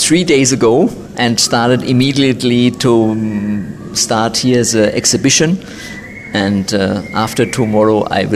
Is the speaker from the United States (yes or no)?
no; Frankfurt, Hesse, Germany; English is a second language; now in Stuttgart, Germany; Original, I'm coming from Frankfurt, but now I'm living 15 years in Stuttgart.